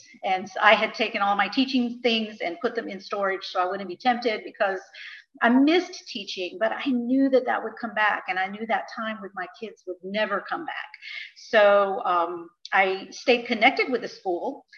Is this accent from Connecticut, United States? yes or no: no; Florida, United States; also born or lived in Guam; I'd lived in Guam before in the tropics, and I grew up in Florida.